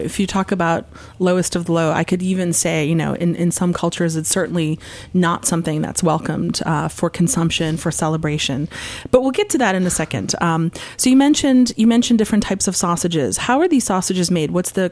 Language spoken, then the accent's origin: English; Poland; I'm from Poland, so I grew up eating sausage.